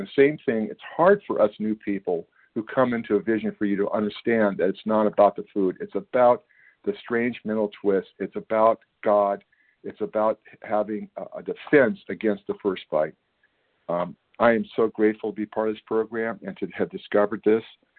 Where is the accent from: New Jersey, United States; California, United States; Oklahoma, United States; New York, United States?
California, United States; I'm from California.